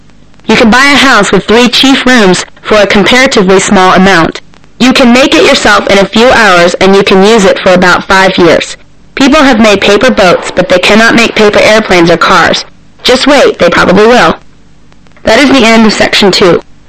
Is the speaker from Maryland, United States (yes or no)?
yes; Baltimore, Maryland, United States; Baltimore, Maryland.